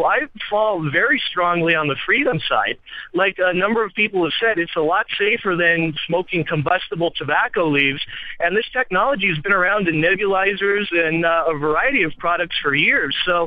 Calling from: Lawrence, Massachusetts, United States; I'm actually calling from Lawrence.

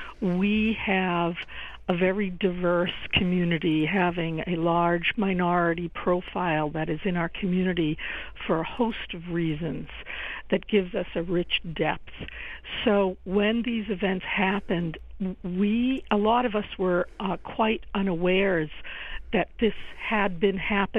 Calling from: Bedford, United States; from Bedford, and I'm a brought-up Catholic Unitarian Universalist living in Bedford for 23 years.

